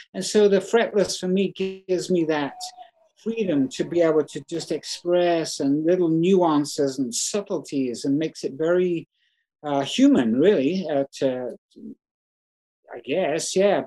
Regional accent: England, United Kingdom; I came from England, of course, when it was still Fahrenheit and gallons

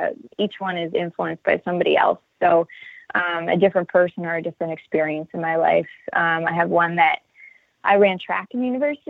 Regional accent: Windsor, Ontario, Canada; I'm from Windsor, Ontario, originally. So I grew up with a lot of Detroit influence in my background and in my blood.

